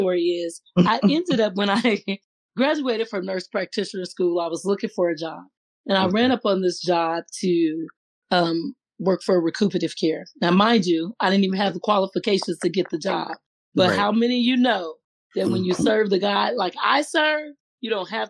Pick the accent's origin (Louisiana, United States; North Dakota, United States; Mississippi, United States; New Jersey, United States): Mississippi, United States; Now, mind you, I'm from Mississippi, white and black, right?